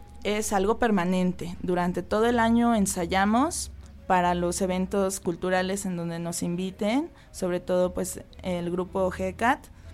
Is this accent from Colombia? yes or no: no; Mexico; este himno que tenemos todos como mexicanos